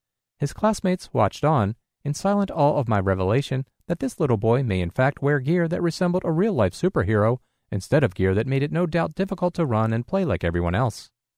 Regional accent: New York, United States; I'm from New York, but am currently in training at the Louisiana Center for the Blind.

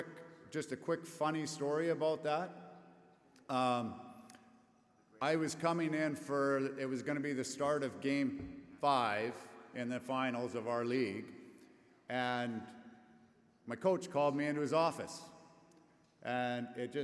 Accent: Summerland, British Columbia, Canada; also born or lived in Calgary; I was born in Calgary, Alberta, Canada. Yay! There, we got some Albertans. Perfect. I was raised, though, in a small town in British Columbia called Summerland.

